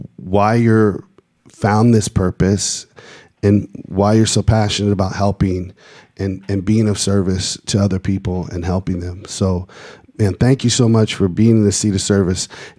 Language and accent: English; West Coast, United States; I grew up on the West Coast. I spent a lot of time in the desert.